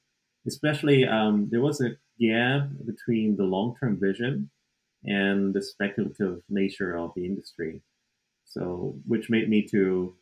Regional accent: South Korea; English is a second language; I'm from South Korea.

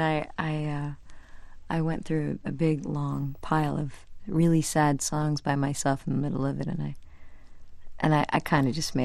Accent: Old Town, Maine, United States; I grew up in Old Town, Maine, and the big city where my grandmother lived was Bangor, Maine.

